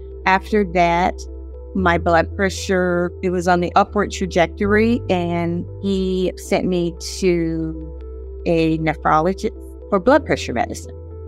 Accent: Winston-Salem, North Carolina, United States; born there; I was born in Winston-Salem, North Carolina.

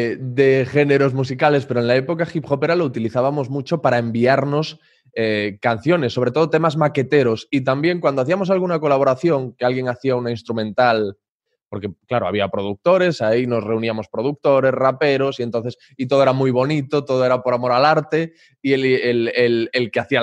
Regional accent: Corcubión, Galicia, Spain; vamos, en Corcubión, que yo soy de Corcubión.

